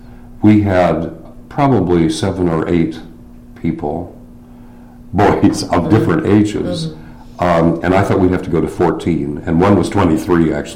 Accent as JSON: {"language": "English", "town": "Grand Rapids", "region": "Michigan", "country": "United States", "lives_now": "Lansing, United States", "said": "I'm from the Grand Rapids area"}